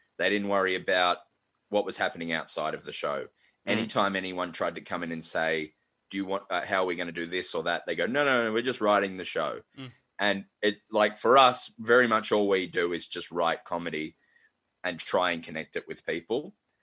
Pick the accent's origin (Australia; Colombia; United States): Australia; Melbourne, Victoria; we're weirdos from Melbourne, Australia